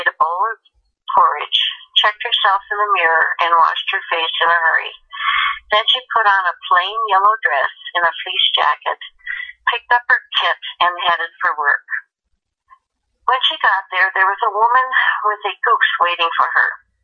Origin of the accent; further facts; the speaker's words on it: St. Paul, Minnesota, United States; Yes, I was born and raised in St. Paul. And my mother was all Norwegian. My dad was all Danish.